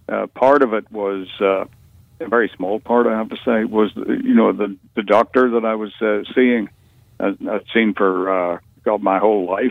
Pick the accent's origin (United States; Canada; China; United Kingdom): United Kingdom; Northern Ireland; I grew up in Northern Ireland in the 50s and 60s and 70s. And, it was an urban war zone